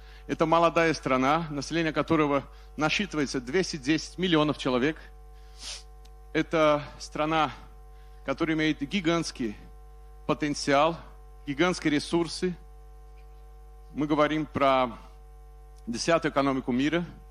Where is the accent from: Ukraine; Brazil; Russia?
Brazil; Russian is a second language; Я из Бразилии